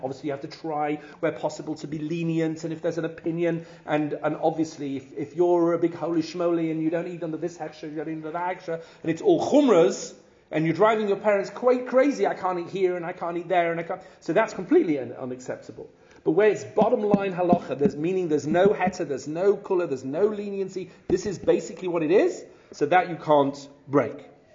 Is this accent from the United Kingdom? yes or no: yes; England, United Kingdom; sweater, sorry, I'm being English for a second